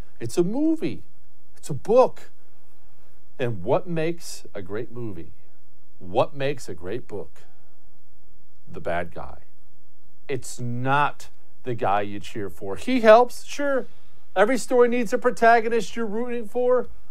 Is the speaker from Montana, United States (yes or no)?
yes; Montana, United States; He was governor of Arkansas, and I was growing up in Montana at the time.